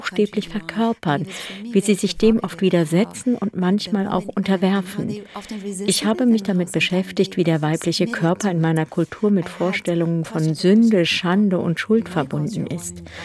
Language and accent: German; Iran; speziell in meiner Heimat Iran.